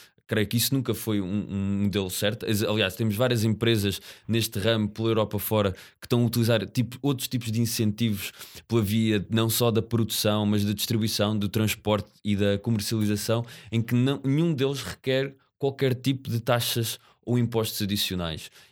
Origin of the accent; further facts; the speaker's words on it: Santarém, Portugal; para mim, que sou originário do Ribatejo